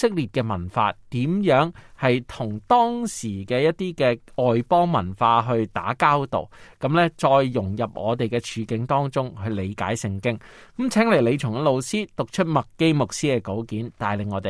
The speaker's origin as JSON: {"language": "Cantonese", "country": "China", "said": "但系我哋中国人系食猪㗎嘛"}